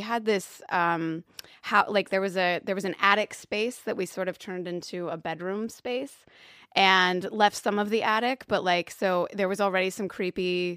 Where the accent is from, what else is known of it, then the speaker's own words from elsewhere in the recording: Louisville, Kentucky, United States; I feel like I'm from Louisville, Kentucky, and we have a lot of stories.